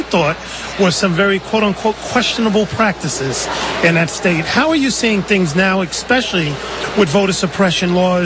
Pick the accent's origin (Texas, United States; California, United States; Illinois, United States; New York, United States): California, United States; from the great state of California, that's my home state for those of you outside of California listening